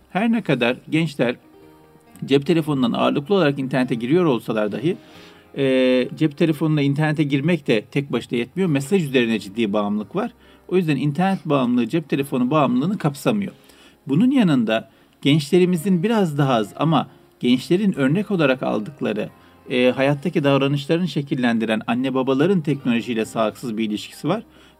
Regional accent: Istanbul, Turkey; born there; Bendeniz İstanbul Üsküdar doğumluyum. Ama aslen Karadenizliyiz.

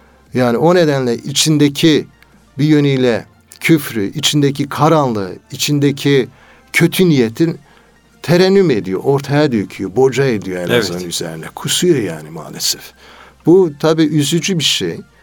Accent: Elazığ, Turkey; Elazığ'a yönelik, ben Elazığlıyım.

